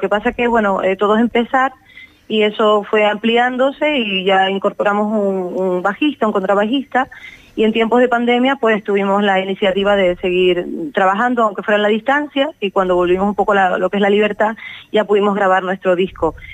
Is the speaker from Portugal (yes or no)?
no; Canary Islands, Spain; en Canarias la magua, ¿no?, que esta forma parte como de nuestro carácter. En nuestra lengua, en nuestra manera de hablar, existen muchos portuguesismos